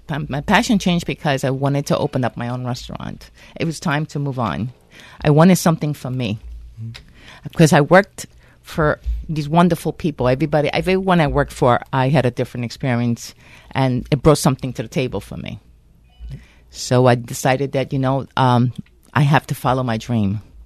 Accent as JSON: {"language": "English", "town": "Naples", "region": "Campania", "country": "Italy", "moved": "yes", "said": "Well, I'm from Naples, Italy. I immigrated here in 1972 with my family."}